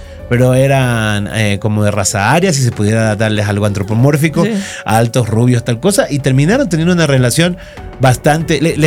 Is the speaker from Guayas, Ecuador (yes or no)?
yes; Guayaquil, Guayas, Ecuador; yo siempre digo Guayaquil y Quito son dos planetas. Mientras nosotros nos criamos con Tico Tico, en Quito se criaban con Alberto Cañas Cañitas.